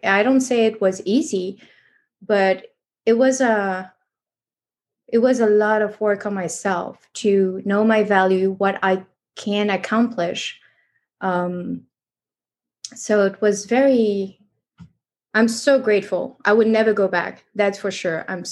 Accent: France; English is a second language; I grew up in France in a traditional family with so many limiting beliefs.

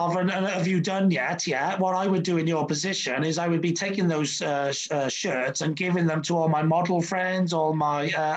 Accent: Wales, United Kingdom; Because I'm a Welsh dragon.

